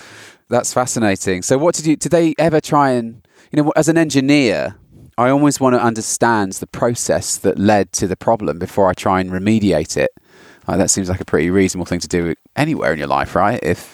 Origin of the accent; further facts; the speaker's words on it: United Kingdom; I'm British and lacrosse is a game they play in posh schools for girls.